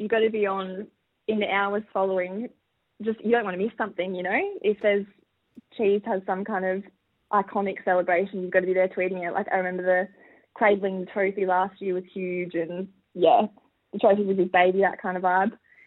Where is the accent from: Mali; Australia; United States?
Australia; Adelaide, South Australia; now in Melbourne, Australia; I grew up in Adelaide, worked at a small newspaper there as a sports journalist before landing the role with Storm and then moved to Melbourne for the job.